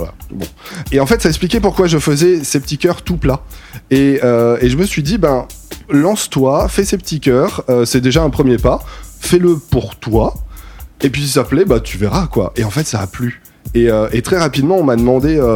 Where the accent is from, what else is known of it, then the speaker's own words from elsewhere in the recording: Paris, Île-de-France, France; Je suis de Paris